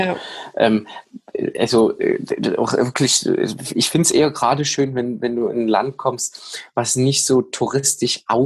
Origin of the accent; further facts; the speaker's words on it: Saxony, Germany; Aus der Nähe von Dresden.